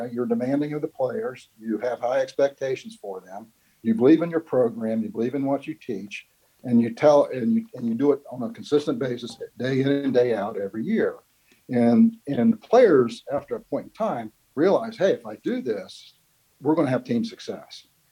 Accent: Williamstown, West Virginia, United States; also born or lived in Parkersburg; Well, I was from Parkersburg, West Virginia, and Williamstown, actually, which is right across the river from Marietta.

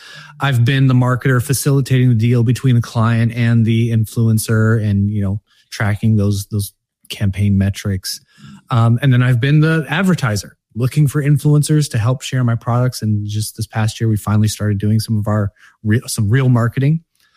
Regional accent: Pennsylvania, United States; I was visiting my hometown in Pennsylvania when I get the email

